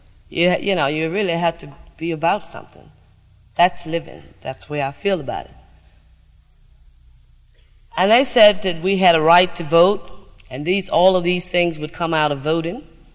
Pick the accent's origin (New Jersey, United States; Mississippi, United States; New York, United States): Mississippi, United States; from Issaquena County in Mississippi.